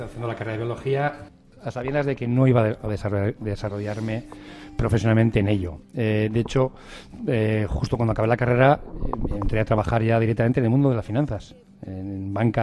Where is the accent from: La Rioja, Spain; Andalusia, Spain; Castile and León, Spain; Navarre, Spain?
Navarre, Spain; porque me siento así, navarro y español